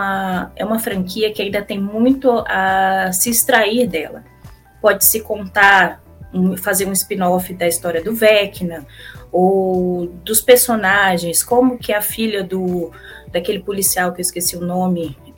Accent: Acre, Brazil; temos o Acre, minha terra

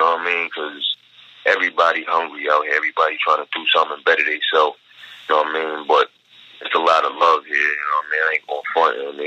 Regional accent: Baltimore, Maryland, United States; I'm from Baltimore, bro.

